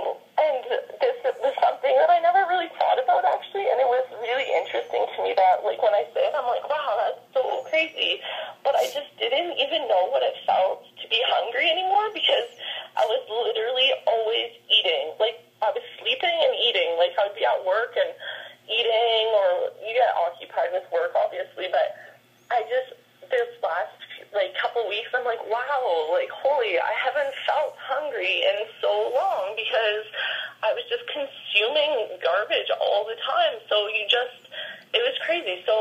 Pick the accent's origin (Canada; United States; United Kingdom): Canada; Ontario; now in Calgary, Canada; so I am from Ontario. I moved to Calgary a year ago